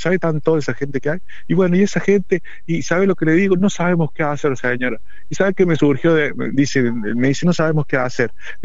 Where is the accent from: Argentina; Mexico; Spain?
Argentina; qué fuertes somos los argentinos, ¿no?